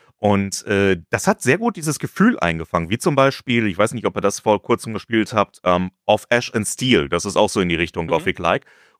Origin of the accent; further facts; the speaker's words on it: Essen, North Rhine-Westphalia, Germany; ich komme ja aus Essen